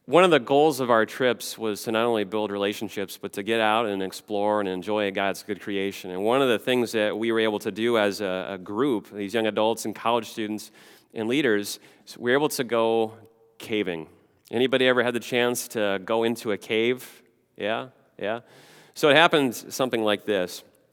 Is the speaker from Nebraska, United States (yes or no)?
yes; Nebraska, United States; You know, growing up in the Midwest and in rural Nebraska, I can think of times when storms would roll through and the power would get knocked out.